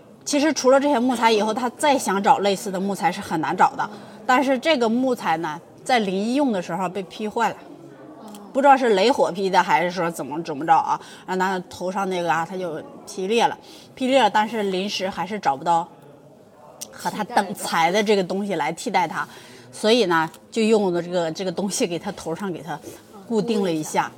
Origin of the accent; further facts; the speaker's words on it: Shandong, China; 我是山东人啊，我山东人，我老家的时候就是民间盖屋子